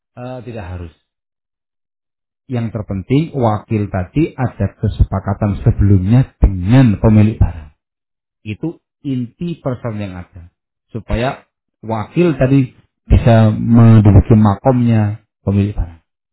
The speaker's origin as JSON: {"language": "Indonesian", "region": "Java", "country": "Indonesia", "said": "Kita kan orang Jawa ini."}